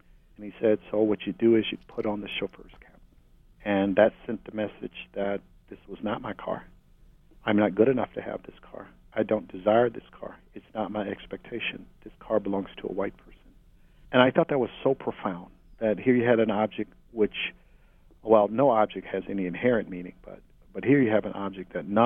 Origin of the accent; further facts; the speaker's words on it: Mobile, Alabama, United States; also born or lived in Harlem, United States; I was born in Harlem, but raised in Mobile, Alabama.